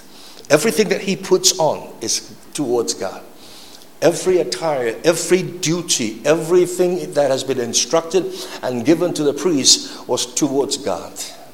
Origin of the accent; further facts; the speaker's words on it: Malaysia; That's our responsibility as a Malaysian. And as a Christian